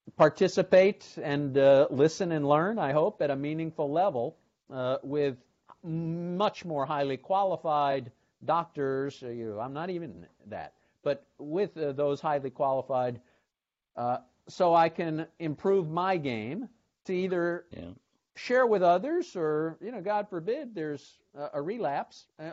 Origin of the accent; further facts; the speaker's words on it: Bronx, New York, United States; And maybe it's just that I grew up in the Bronx and my dad was a cop